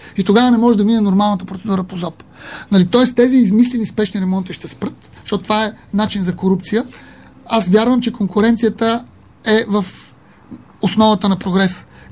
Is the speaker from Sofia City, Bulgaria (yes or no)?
yes; Sofia, Sofia City, Bulgaria; Аз съм израснал в Младост, между другото. 68 година живея в Младост и преди 7-8 години се преместих в края на Студентски град